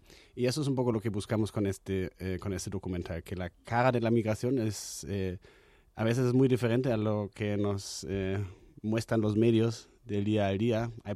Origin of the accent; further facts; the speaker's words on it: Germany; Y para mí como alemán, en Alemania se me hace complicado fundar una empresa.